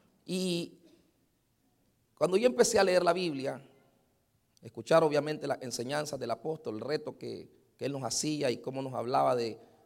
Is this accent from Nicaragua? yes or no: yes; Nicaragua; born there; Y en yo soy nacido en Nicaragua. No es culpa mía. Pero yo nací en Nicaragua.